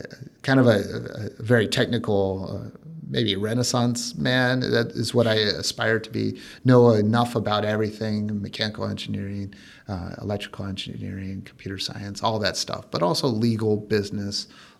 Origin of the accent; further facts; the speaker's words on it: South Korea; also born or lived in Germany; now in United States; I started out as a military brat living overseas. So I grew up in Korea and Germany. I actually spent very little time in the States until I came back for college.